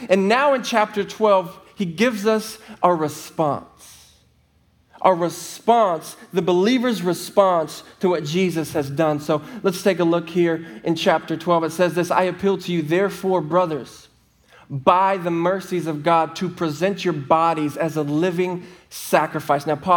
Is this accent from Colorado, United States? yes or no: yes; Colorado, United States; You know, I was born and raised in Colorado, and it's so beautiful there.